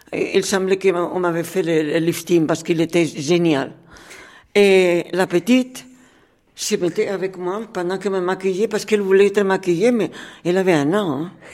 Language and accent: French; Madrid, Community of Madrid, Spain; born there; French is a second language; Je suis née à Madrid en 16 mars 1933.